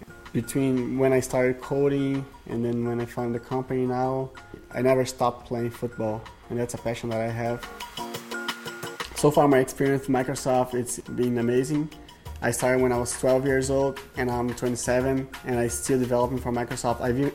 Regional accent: Brasilia, Federal District, Brazil; now in Rio de Janeiro, Brazil; I'm from Brasilia, and now I'm enjoying Rio

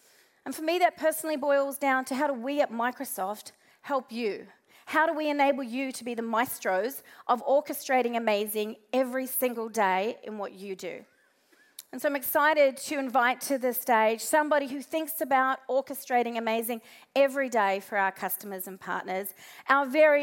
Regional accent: New Zealand; now in Australia; here in Australia and, of course, across the pond in my home country, New Zealand

